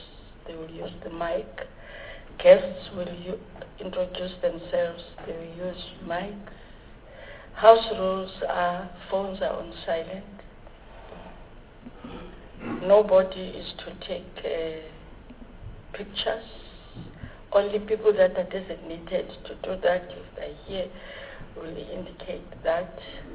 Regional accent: Port Elizabeth, Eastern Cape, South Africa; I'm from the Eastern Cape, PE, and I'll never be apologetic about that.

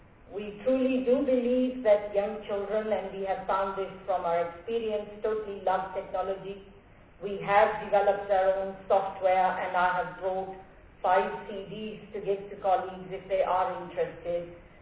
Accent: England, United Kingdom; moved away as an adult; What drives me? I come from England. I was an Office for Standards in Education inspector some 17 years ago.

